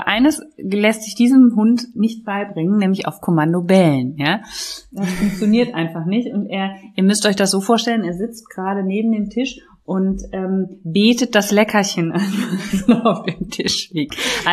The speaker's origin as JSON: {"language": "German", "region": "North Rhine-Westphalia", "country": "Germany", "tie": "born or raised there", "said": "ich komme ja gebürtig hier aus der Nähe von Düsseldorf und dann bin ich zurückgegangen nach Köln. Das ist eigentlich die Heimatstadt meiner Mutter."}